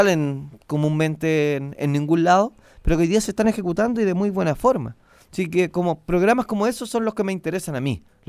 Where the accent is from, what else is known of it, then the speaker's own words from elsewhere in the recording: Santiago, Santiago Metropolitan, Chile; Soy de La Legua, de origen, y no lo voy a negar. Y quiero La Legua.